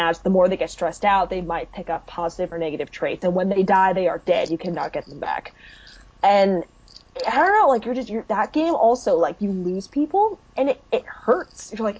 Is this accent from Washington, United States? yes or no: yes; Spokane, Washington, United States; from Spokane.